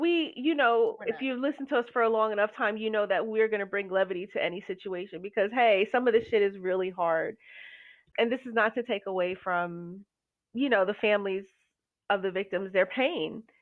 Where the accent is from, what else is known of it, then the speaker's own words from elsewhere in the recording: New York City, New York, United States; but we grew up in New York City. So we grew up a certain kind of way